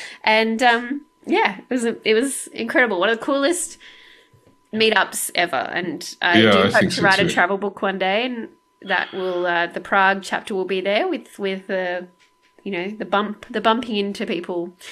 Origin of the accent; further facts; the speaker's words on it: Sydney, New South Wales, Australia; because you were visiting Sydney and I'm from Sydney.